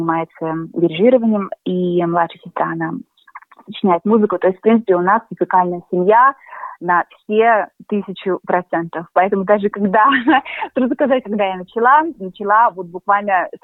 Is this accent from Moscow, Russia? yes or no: no; Khabarovsk, Khabarovsk Krai, Russia; now in Australia; это было в 98 году. Я, моих две младшие сестры, мама и папа, мы приехали из Хабаровска.